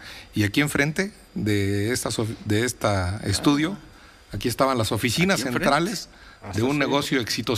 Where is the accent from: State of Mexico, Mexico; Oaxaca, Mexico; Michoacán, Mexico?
Michoacán, Mexico; Quiroga; el único banco que había en mi pueblo, en Quiroga, Michoacán